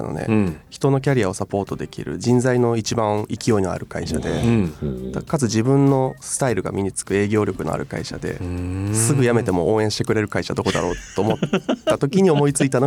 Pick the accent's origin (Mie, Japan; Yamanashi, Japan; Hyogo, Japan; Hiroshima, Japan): Hyogo, Japan; Kobe; 出身は兵庫県の神戸市です。